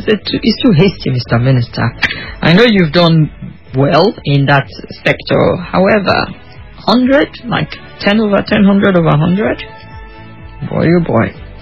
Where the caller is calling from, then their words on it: Gwagwalada, Nigeria; from Gwabulada.